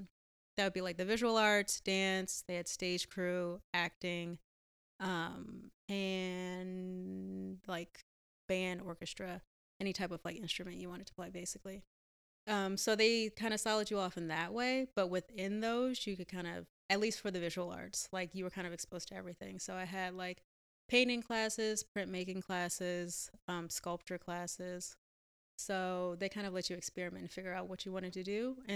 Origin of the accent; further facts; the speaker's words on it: Baltimore, Maryland, United States; I feel like I kind of grew up between both sides of Baltimore because I grew up in an area called Park Heights